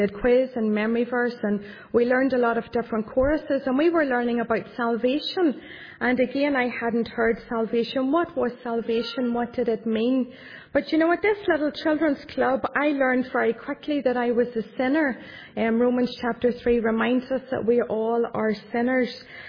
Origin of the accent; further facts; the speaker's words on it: Caledon, Northern Ireland, United Kingdom; I don't come from the city or anywhere near the city. I come from County Tyrone, and I come from a little village called Caledon, not too far from the Monaghan border or the Armagh County as well. And I grew up in that little village.